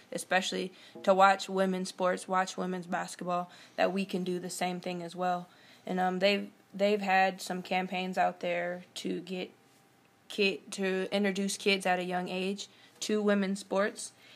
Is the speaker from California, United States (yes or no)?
yes; California, United States; it's a lot different from what I'm used to, being born and raised in California.